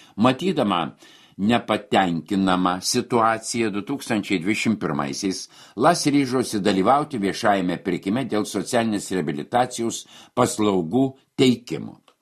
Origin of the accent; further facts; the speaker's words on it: Kaunas, Kaunas County, Lithuania; Dirbu Kazlų Rūdoje masažuotoje, kasdien važinėju iš Kauno į darbą. Nors pati esu kaunietė